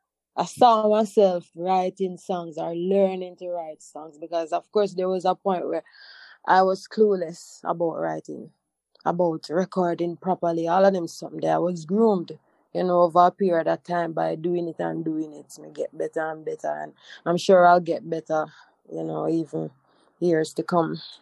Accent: Montego Bay, Saint James, Jamaica; I'm from Montego Bay.

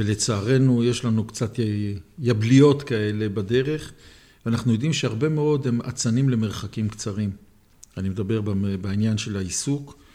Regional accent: Jerusalem, Jerusalem District, Israel; אני ירושלמי

